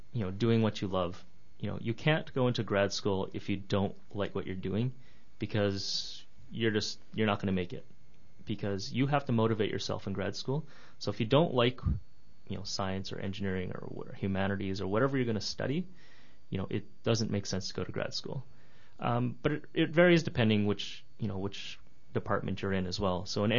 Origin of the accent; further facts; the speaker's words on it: Winnipeg, Manitoba, Canada; I did my undergrad at the University of Manitoba. I grew up in Winnipeg, so I did my computer engineering there.